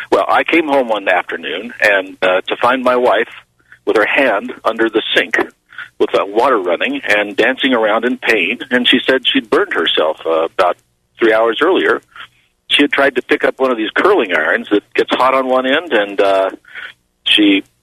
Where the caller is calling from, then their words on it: Albuquerque, New Mexico, United States; I'm calling from Albuquerque.